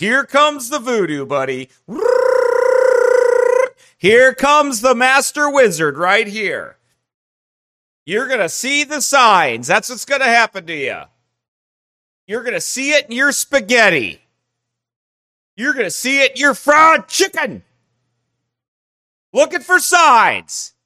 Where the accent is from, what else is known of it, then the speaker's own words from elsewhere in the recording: the South, United States; accent: Southern; Chainbreak doesn't like my Southern accent.